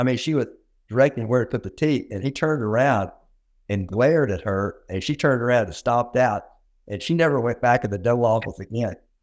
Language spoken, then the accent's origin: English; Little Rock, Arkansas, United States; I grew up in a dental family. I grew up in Little Rock, Arkansas, and my father was a dentist who practiced in Little Rock.